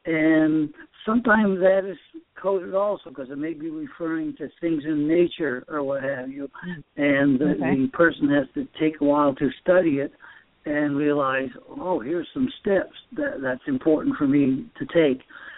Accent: Maine, United States; My father was a man, I grew up in Northern Maine

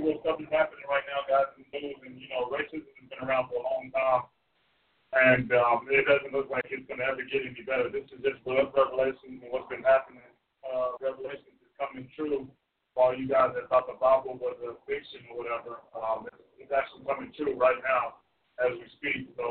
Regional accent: Austin, Texas, United States; Now, imagine a million people in my hometown in Austin doing the same thing that the Atlanta guys are doing.

